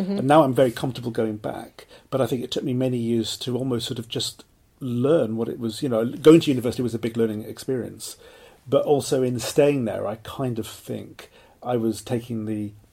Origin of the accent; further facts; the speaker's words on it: Cardiff, Wales, United Kingdom; I suppose I didn't travel that far because I was from Cardiff